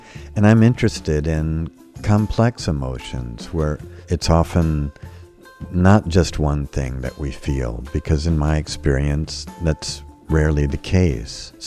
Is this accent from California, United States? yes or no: yes; California, United States; born there; I was born in California and went to grad school in San Francisco and always wanted to come back here.